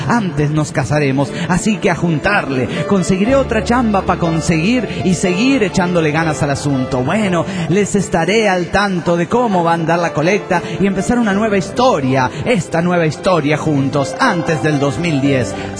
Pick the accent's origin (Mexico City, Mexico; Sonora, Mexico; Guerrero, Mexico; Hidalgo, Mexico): Mexico City, Mexico; de la Ciudad de México.